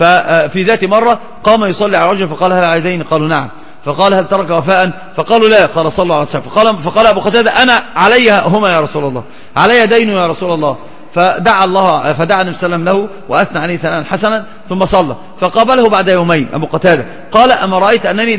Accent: Egypt

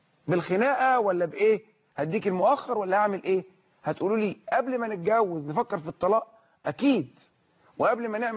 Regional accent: Egypt; يبني بلدنا مصر الغاليه

